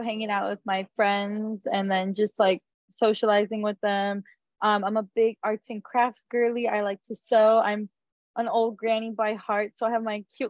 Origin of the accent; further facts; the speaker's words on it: Brownsville, Texas, United States; Yes, I'm from the Valley. I'm from Brownsville, Texas. And then I went to Los Fresnos High School.